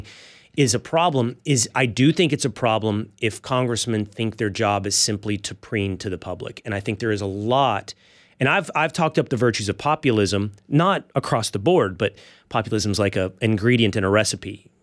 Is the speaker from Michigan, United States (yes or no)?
no; Texas, United States; I'm from Texas